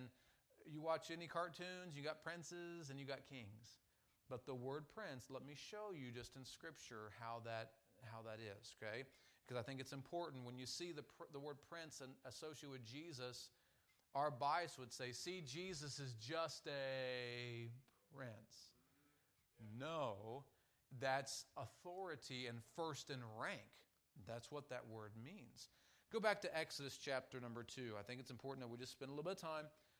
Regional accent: Cincinnati, Ohio, United States; I like the Bengals. I grew up in Cincinnati.

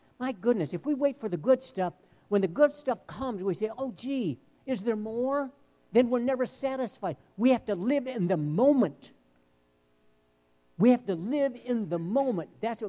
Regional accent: Midwest, United States; I'm thinking to myself, are you kidding me? I'm from the Midwest.

